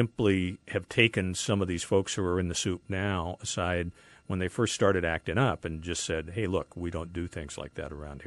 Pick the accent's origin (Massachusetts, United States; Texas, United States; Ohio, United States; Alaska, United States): Alaska, United States; Fairbanks; but when I was growing up in Fairbanks, which was a much smaller town then, there were just things you did or you didn't do.